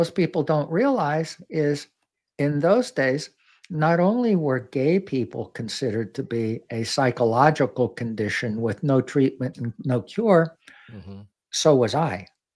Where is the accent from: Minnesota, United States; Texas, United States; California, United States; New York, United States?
New York, United States; Fishkill; And I grew up in Fishkill, New York, about 40 miles north of New York City.